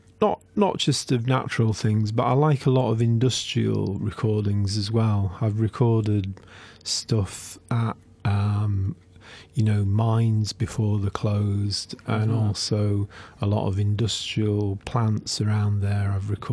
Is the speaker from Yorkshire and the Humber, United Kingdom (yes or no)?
yes; Yorkshire and the Humber, United Kingdom; Well, I come from Yorkshire and I was brought up, my father had a kind of small holding with various animals, and there was a pig farm on one side